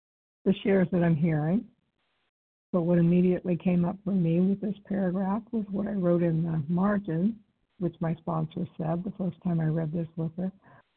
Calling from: St. Marys, Ohio, United States; I am in St. Mary's, Ohio.

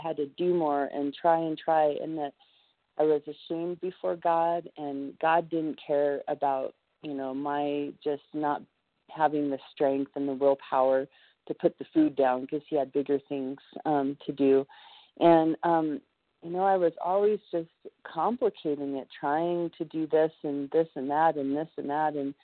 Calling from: Colorado, United States; I'm calling from Colorado.

